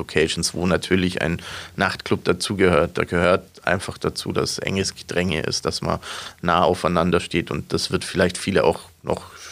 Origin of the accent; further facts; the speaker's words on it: Augsburg, Bavaria, Germany; bin jetzt kein gebürtiger Augsburger, bin erst seit meinem 12. Lebensjahr hier.